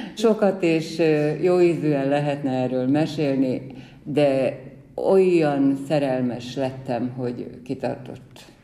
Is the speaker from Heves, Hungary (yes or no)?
yes; Gyöngyös, Heves, Hungary; also born or lived in Jászberény; el kellett jönnünk Jászberényből, ahol éltünk, születtem, nagymamáim még éltek, családom élt. 64-ben költöztünk Gyöngyösre, én 10 évesen, 9 évesen kerültem. Legszebb gyermekéveimet ott éltem.